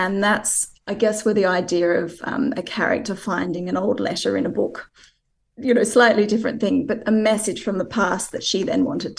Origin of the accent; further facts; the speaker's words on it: Tasmania, Australia; I grew up in Tasmania